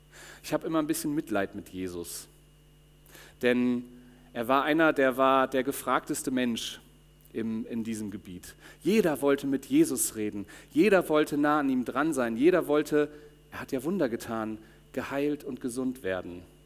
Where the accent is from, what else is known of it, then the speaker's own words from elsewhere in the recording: Schleswig-Holstein, Germany; Ich komme aus Schleswig-Holstein und da sind Stürme normal.